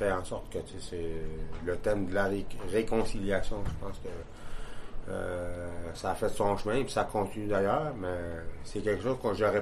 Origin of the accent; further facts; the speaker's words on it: Kitcisakik, Quebec, Canada; je viens de Kitchizagik.